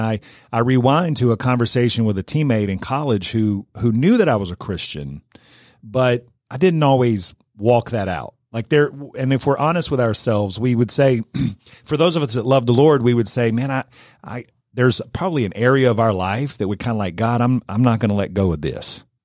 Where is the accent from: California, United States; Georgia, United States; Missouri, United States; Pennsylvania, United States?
Georgia, United States; Marietta; now in Cartersville, United States; Even though I grew up in Marietta, I was kind of an East Cobb snob.